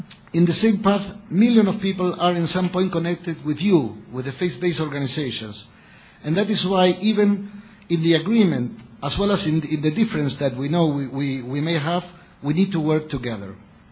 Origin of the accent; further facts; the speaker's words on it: Argentina; I come from Argentina